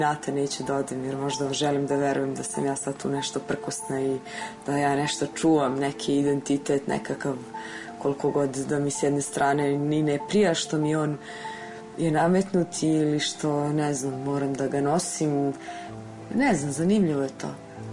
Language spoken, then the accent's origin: Serbian; Serbia; moved away; Ako sam došla iz Srbije, ovde, naravno, prošla sam taj šok